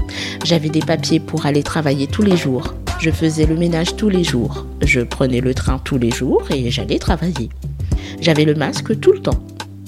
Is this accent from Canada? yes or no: no; Mauritania; moved away as an adult; now in France; Je suis venue de Mauritanie après mon mariage.